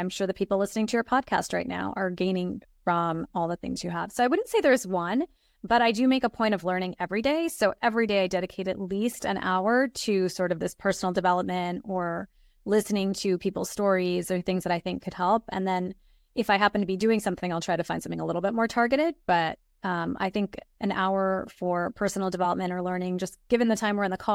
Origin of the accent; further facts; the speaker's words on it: India; So for example, I'm from India.